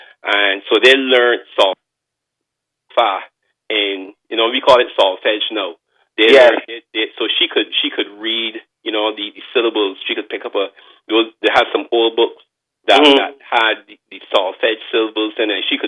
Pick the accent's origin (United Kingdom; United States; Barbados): Barbados; Saint Philip; I grew up in St. Philip in the country, and we were almost surrounded by cane fields when I was, when I was growing up.